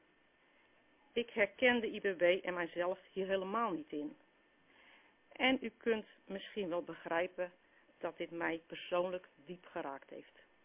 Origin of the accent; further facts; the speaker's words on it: Hoornaar, South Holland, Netherlands; Ik ben geboren en getogen in Hoornaar.